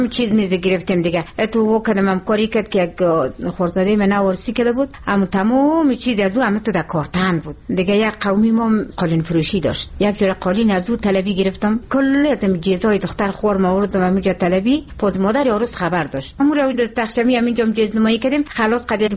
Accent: Maidan Wardak, Afghanistan; از این میدان وردک هستم دیگه، از دوره میدان وردک.

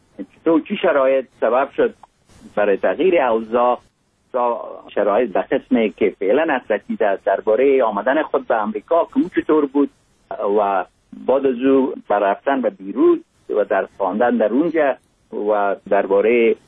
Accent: Mazar-i-Sharif, Balkh, Afghanistan; born there; آدم از یک جای مثل مزار شریف که در اونجا متولد شدم

